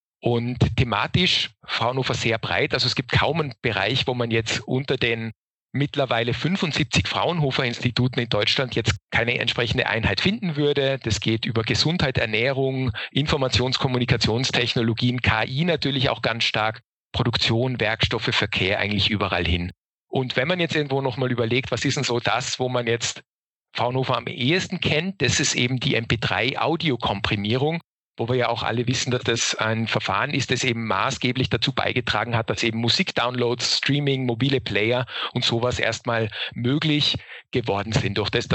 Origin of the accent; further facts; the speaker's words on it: Innsbruck, Tyrol, Austria; Ich komme aus Innsbruck, habe in Innsbruck auch studiert und in Kanada internationale Wirtschaftswissenschaften und Informatik.